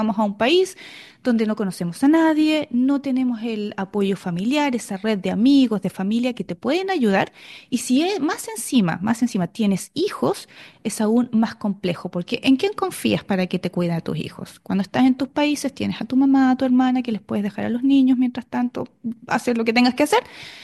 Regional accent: Chile; now in Australia; yo soy de Chile y lo comparo con Chile, un país en vías de desarrollo

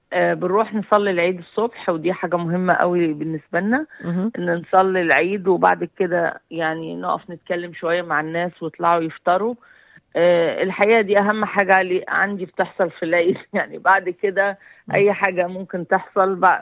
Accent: Egypt; moved away; ده في مصر اكيد يعني كان لازم يعني كل العيلة، كان جدي يجي يزورنا كلنا، والدي يروح يزور اخواته

